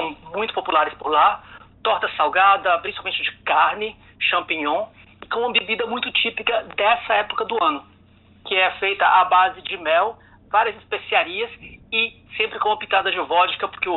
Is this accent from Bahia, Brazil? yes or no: no; Montes Claros, Minas Gerais, Brazil; moved away as an adult; also born or lived in United Kingdom / Australia / Spain; now in Turkey; eu sou mineiro, de Montes Claros, mas eu já moro fora do Brasil há 20 anos. Então já morei no Reino Unido, na Austrália, na Espanha e no momento estou na Turquia.